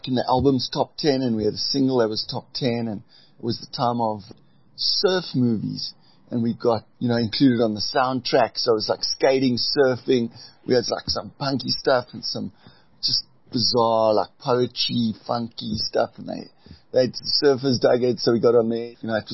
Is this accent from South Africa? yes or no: yes; Port Elizabeth, Eastern Cape, South Africa; so I'm from the Eastern Cape, Port Elizabeth.